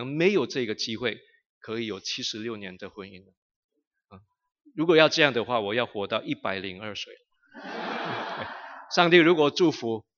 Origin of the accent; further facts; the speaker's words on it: Philippines; 像我们菲律宾话所说的